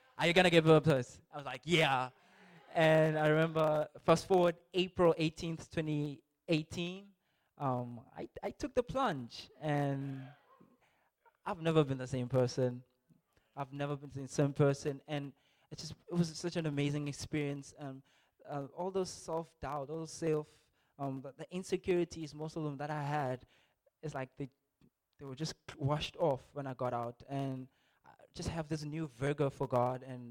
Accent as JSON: {"language": "English", "region": "Limpopo", "country": "South Africa", "said": "I'm from Limpopo, so you can imagine. It's completely different."}